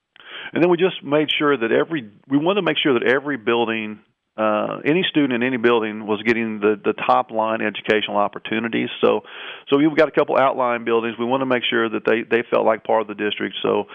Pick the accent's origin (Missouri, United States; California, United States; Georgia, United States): Missouri, United States; Flat River; I'm from Southeast Missouri. I grew up in Flat River, which is now Park Hills.